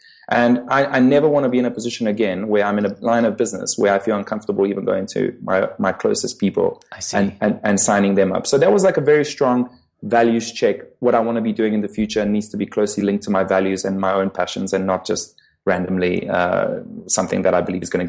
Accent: South Africa; I grew up in South Africa. South Africa was, at the time, it was just post-apartheid.

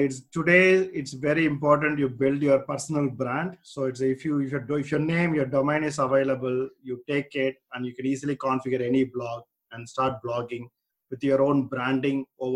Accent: India; moved away as an adult; now in United Kingdom; Like I grew up in India. I came to UK when I was 22. That is in 2000. So until that point, all my childhood, schooling, university, everything was in India.

